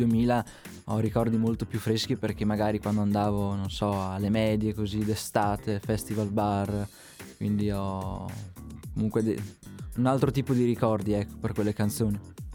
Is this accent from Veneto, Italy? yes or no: yes; Villafranca di Verona, Veneto, Italy; sono un musicista, un cantautore di Verona, vengo da Villafranca di Verona precisamente.